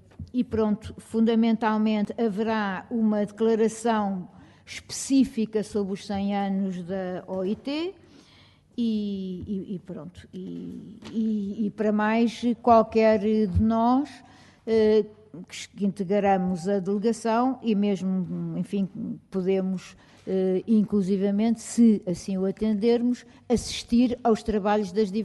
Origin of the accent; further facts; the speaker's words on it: Lisbon, Portugal; Eu, como sou de Lisboa, tenho essa facilidade também